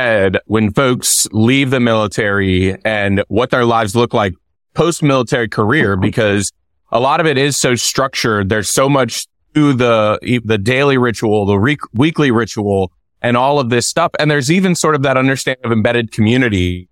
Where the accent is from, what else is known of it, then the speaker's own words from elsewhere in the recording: Virginia Beach, Virginia, United States; but also growing up in Virginia Beach, seeing all the impact that the veterans community has when they leave the military.